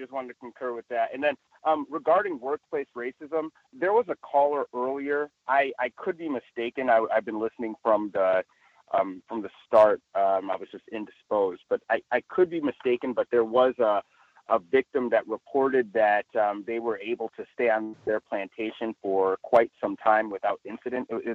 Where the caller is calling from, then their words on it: Chino Hills, California, United States; I am calling in from Chino Hills.